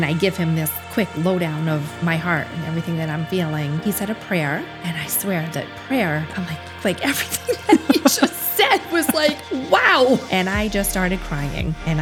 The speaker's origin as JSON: {"language": "English", "town": "Southbridge", "region": "Massachusetts", "country": "United States", "tie": "born or raised there", "said": "I grew up in Southbridge. I was a baby of five."}